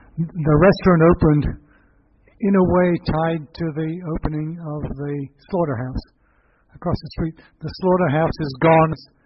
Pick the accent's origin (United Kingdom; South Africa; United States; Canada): United Kingdom; England; as an Englishman, I butchered the other people's language.